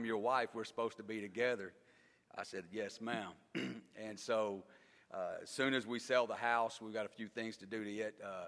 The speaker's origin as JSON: {"language": "English", "region": "Texas", "country": "United States", "tie": "born or raised there", "said": "I am from Texas, born and raised. Received the Holy Ghost there when I was very young."}